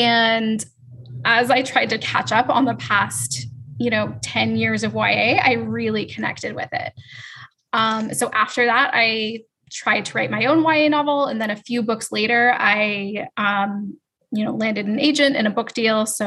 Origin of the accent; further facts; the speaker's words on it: Seattle, Washington, United States; now in Amsterdam, Netherlands; I am originally from Seattle, but I moved to Amsterdam about a year and a half ago.